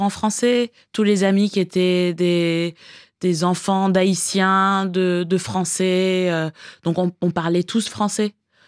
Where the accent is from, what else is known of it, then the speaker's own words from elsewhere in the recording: Miami, Florida, United States; Oui, le français, c'est ma première langue. C'est ma langue maternelle. J'ai appris l'anglais à l'école quand j'avais 3 ans ou 4 ans. Donc, on parlait que français à la maison, même si c'était à Miami.